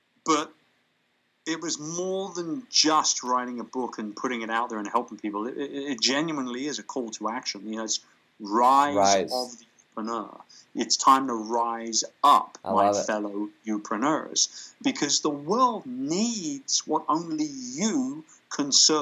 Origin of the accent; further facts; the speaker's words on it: London, United Kingdom; moved away; And it was always a dream to hold a big event in my hometown of London.